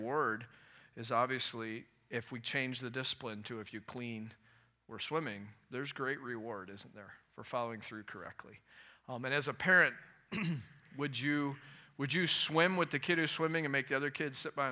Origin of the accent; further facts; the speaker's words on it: Florida, United States; You could tell I grew up in Florida, can't you?